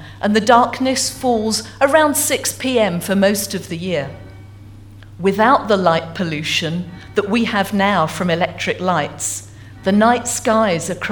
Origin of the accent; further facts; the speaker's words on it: East of England, United Kingdom; now in Stornoway, United Kingdom; as you can tell from my accent, I'm not originally from Stornoway. In fact, I have to own up to being an Essex girl. I come from just outside London, Essex by birth and by upbringing.